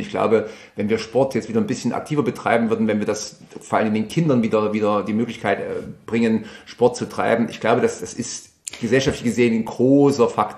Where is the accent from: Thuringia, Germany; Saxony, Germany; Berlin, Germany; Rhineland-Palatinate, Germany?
Thuringia, Germany; Thamsbrück; Also wie gesagt, wir sind eigentlich aus Tamsbrück stammend